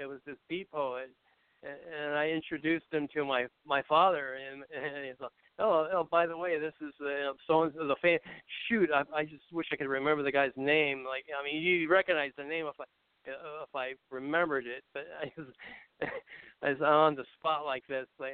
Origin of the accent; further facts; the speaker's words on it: San Diego, California, United States; and I came from San Diego, where the musician, you know, it was just like there was a buzz.